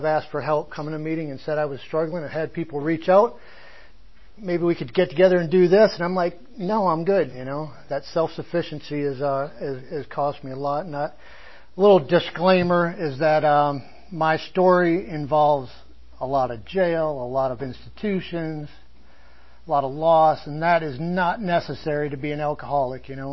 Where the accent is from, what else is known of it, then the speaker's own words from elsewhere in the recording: Michigan, United States; also born or lived in Escanaba; I was born in Upper Michigan, a little town called Escanaba, about 40,000 people on Lake Michigan. At three, I moved to a much smaller town of about 3,500 people on Lake Superior, and pretty much ran wild.